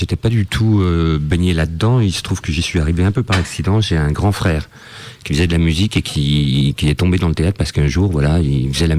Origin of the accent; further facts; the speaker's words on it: Paris, Île-de-France, France; now in Dijon, France; moi je suis un Parisien, né là-bas et un peu grandi là-bas, ouais.